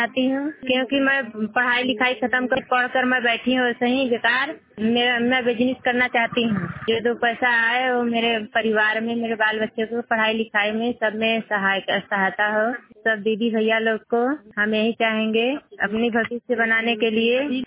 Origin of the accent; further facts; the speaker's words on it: Dunai, Uttar Pradesh, India; मैं दुनाई की रहने वाली हूँ, मछवा ब्लॉक से मैं हूँ और जिला मिर्जापुर पोस्ट जमुआ मेरा है।